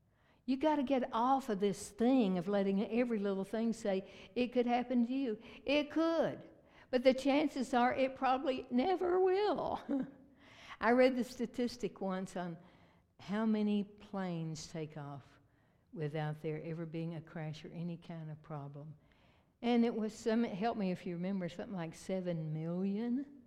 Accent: Virginia, United States; as the way that I was raised up in Southwest Virginia, you were taught how to be negative.

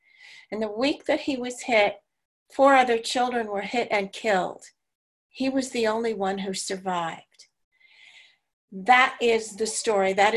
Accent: New York, United States; also born or lived in New Mexico; now in Portland, United States; Currently, I live in the Portland, Oregon metro area, and I am originally from New York, so some of you will pick up my accent for sure. And I spent 20 years in New Mexico before coming here.

